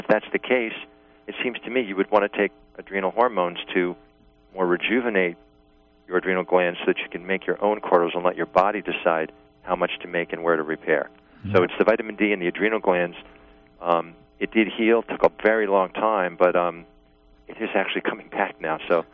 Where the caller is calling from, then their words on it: New York, United States; I'm from New York.